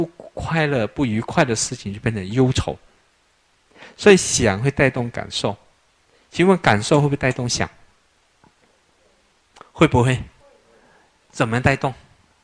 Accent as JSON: {"language": "Chinese", "region": "Sabah", "country": "Malaysia", "tie": "born or raised there", "lives_now": "Taiwan", "said": "像我小时候我来自沙巴我在海边长大"}